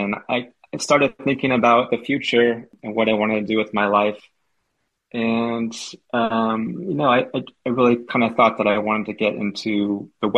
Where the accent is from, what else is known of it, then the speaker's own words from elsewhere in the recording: San Diego, California, United States; So I was lucky enough to grow up near or right on the beach in my formative years, my childhood years.